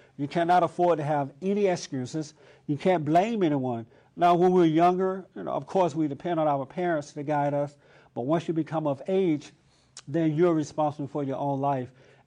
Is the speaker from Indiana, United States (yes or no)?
no; Alabama, United States; I grew up in Alabama on a plantation, at a time when laws were against black folks.